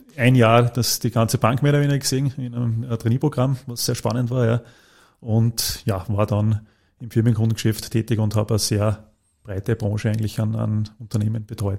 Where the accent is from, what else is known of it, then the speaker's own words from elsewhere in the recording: Styria, Austria; Ich bin gebürtiger Steirer, wie man vielleicht hören kann.